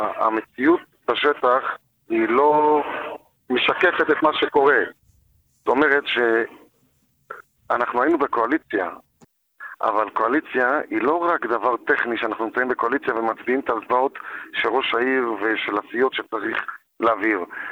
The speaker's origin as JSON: {"language": "Hebrew", "town": "Jerusalem", "region": "Jerusalem District", "country": "Israel", "tie": "born or raised there", "lives_now": "Beitar Illit", "said": "אני נולדתי בתשמ\"א בירושלים, בתוך תוך ירושלים, בלב ליבה של ירושלים, ברחוב מאה שערים, ושם גדלתי. אחרי החתונה עברתי לביתר"}